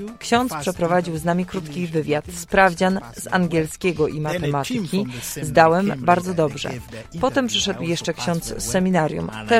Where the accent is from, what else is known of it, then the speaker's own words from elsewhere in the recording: Northern Region, Uganda; Polish is a second language; pochodzę z północnej Ugandy.